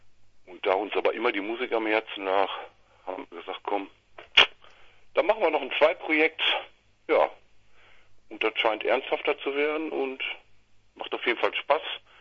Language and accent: German; Hamminkeln, North Rhine-Westphalia, Germany; wir kommen vom ländlichen Niederrhein aus Haminkeln.